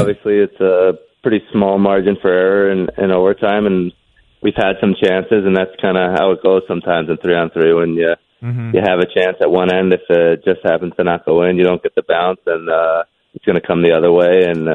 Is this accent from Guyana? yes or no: no; New Jersey, United States; I was more from Central Jersey, so there's a lot from around where I live.